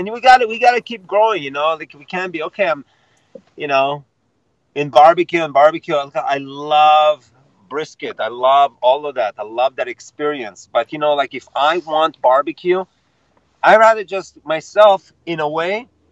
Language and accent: English; Israel; my childhood of growing up in Israel.